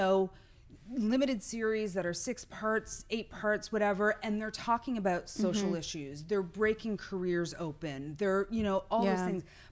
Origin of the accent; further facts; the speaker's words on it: Brantford, Ontario, Canada; I mean, I'm a kid from Brantford, Ontario.